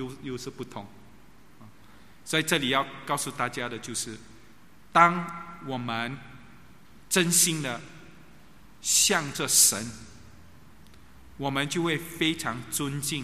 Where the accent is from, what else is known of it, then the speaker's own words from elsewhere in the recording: Singapore; 我们新加坡人就叫做巴沙巴沙